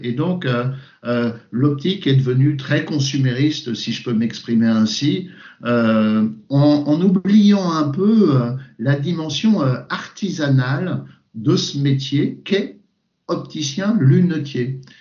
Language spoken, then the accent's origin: French; Nantes, Pays de la Loire, France; born there; j'ai mis dans ma ville natale qui est Nantes